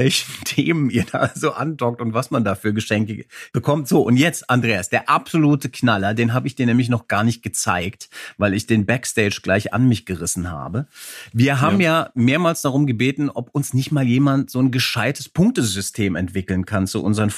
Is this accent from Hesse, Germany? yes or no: yes; Bad Vilbel, Hesse, Germany; Und dann noch der Abschluss in meiner Heimat bei Frankfurt in Bad.